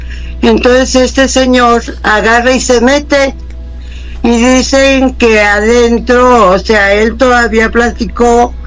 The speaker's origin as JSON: {"language": "Spanish", "town": "Tamazula", "region": "Jalisco", "country": "Mexico", "said": "Yo soy de Tamazula, Jalisco"}